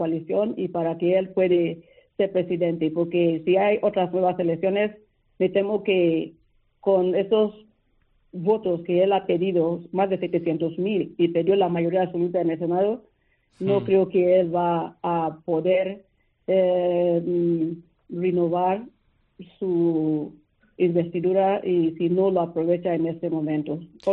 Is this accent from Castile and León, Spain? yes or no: no; Dénia, Valencian Community, Spain; soy de Denia, Denia Alicante, y Denia, que es un pueblo pequeño, tiene más habitantes que Teruel